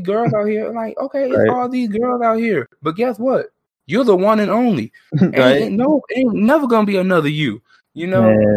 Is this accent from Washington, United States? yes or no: no; Michigan, United States; I come from Michigan, born and raised in Michigan, you know.